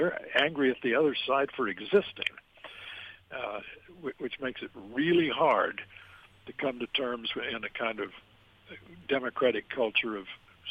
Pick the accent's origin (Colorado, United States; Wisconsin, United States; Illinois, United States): Wisconsin, United States; Milwaukee; I'm from Milwaukee, and I ought to know it's draft brewed Blatt's beer wherever you go